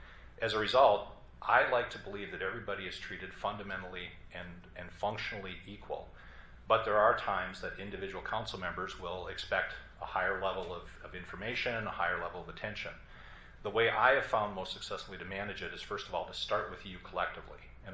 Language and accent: English; Duluth, Minnesota, United States; I'm from Duluth, so I'm going to use some northern Minnesota analogies